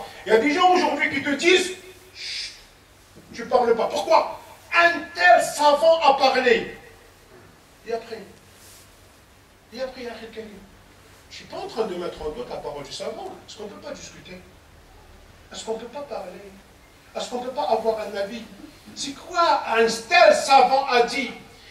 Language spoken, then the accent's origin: French; Algeria; je viens d'Algérie, j'ai vécu là-bas, mes parents sont musulmans, l'Algérie c'est un pays musulman